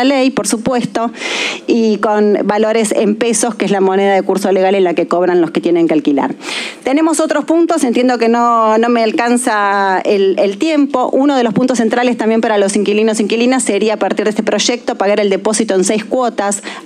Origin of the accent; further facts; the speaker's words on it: Argentina; tenemos como argentinos y argentinas una deuda que tiene la democracia con los inquilinos y las inquilinas